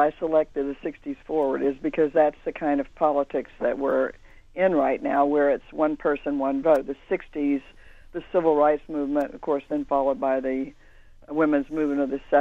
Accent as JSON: {"language": "English", "town": "Pasco County", "region": "Florida", "country": "United States", "tie": "born or raised there", "said": "I was born in Tampa. Actually, grew up in Pasco County. My family raised oranges, and my grandfather was an immigrant."}